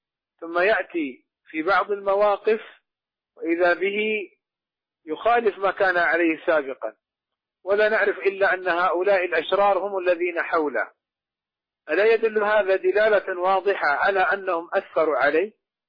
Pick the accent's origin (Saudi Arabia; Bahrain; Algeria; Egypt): Saudi Arabia